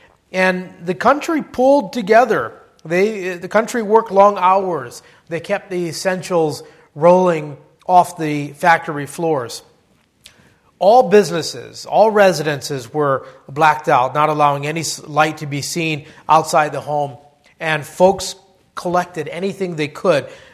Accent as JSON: {"language": "English", "region": "Hawaii", "country": "United States", "tie": "born or raised there", "said": "You know, growing up in Hawaii and having family and neighbors who either lived through or fought in the Second World War"}